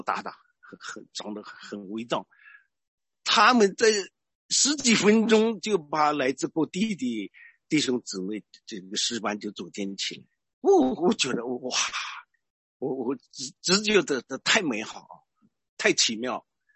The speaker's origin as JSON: {"language": "Chinese", "country": "United States", "said": "我是谁，啊，我从哪里，我从美国来"}